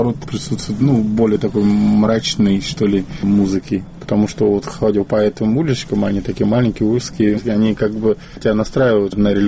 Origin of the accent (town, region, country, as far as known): Saint Petersburg, Russia